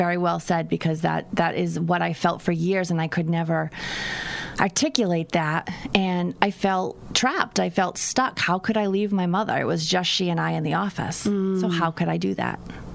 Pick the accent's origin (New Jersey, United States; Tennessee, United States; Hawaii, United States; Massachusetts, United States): Massachusetts, United States; Dartmouth; No, and I'm a Dartmouth girl. So I commuted